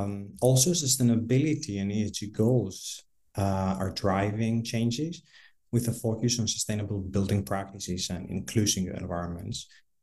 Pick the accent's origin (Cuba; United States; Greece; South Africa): Greece; I'm originally from Greece.